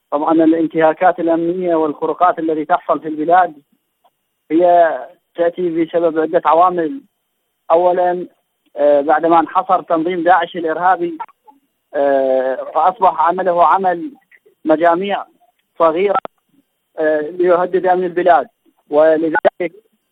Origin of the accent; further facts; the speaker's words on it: Iraq; بلدنا العراق